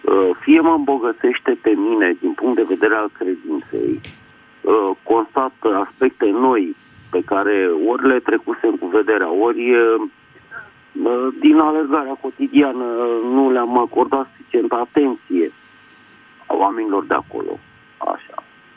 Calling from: Bucharest, Romania; din București

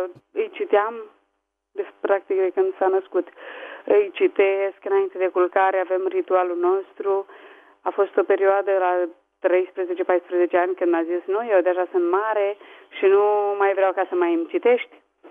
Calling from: Spain; Sunt din Spania.

